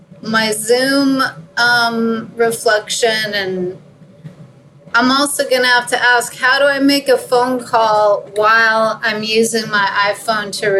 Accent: Torrance, California, United States; also born or lived in Texas; I'm actually from Torrance, California, but I lived in Texas.

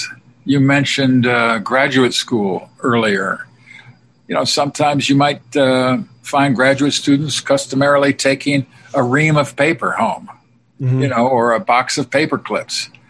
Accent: London, United Kingdom; I remember this as a child because I grew up in London

